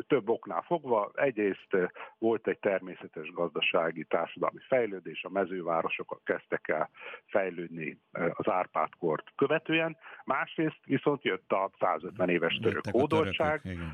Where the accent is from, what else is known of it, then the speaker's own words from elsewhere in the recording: Szarvas, Békés, Hungary; Például ugye, hogy említettem, hogy szarvasi vagyok.